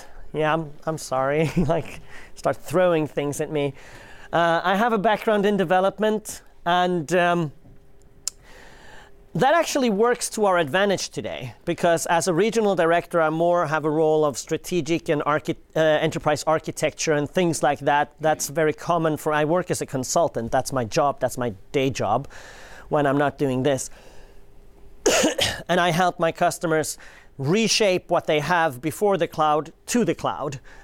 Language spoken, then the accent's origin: English; Sweden; I'm from Sweden.